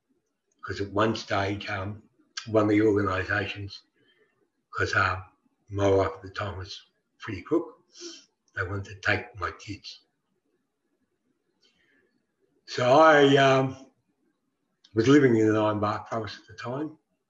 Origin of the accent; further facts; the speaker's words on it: Victoria, Australia; My country, Tunurong Country, I'm from the Nearay Bulluk clan. I'm from the people that lived in the side of the hills and mountains.